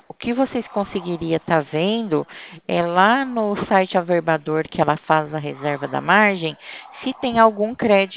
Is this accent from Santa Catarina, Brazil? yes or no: no; São Paulo, Brazil; O meu DDD não é 22, porque eu sou do estado de São Paulo